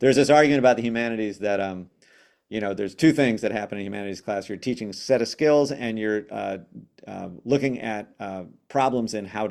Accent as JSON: {"language": "English", "town": "Chicago", "region": "Illinois", "country": "United States", "tie": "born or raised there", "said": "when I grew up in South Shore, it was 98% black"}